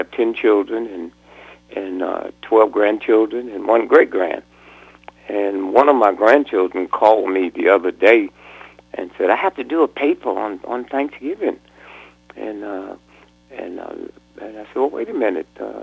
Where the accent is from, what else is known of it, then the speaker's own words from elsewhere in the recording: Plymouth, Massachusetts, United States; I'm from Plymouth, Massachusetts. I lived there. I've been living there since 1973.